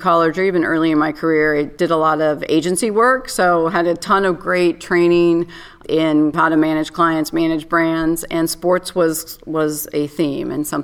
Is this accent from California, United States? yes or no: yes; California, United States; I grew up in Northern California. At that time, not a huge hotbed of NASCAR.